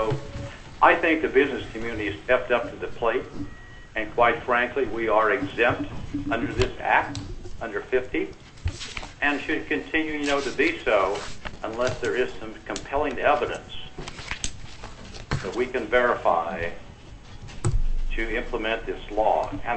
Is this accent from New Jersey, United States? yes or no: no; Anchorage, Alaska, United States; I'm from Anchorage, Alaska.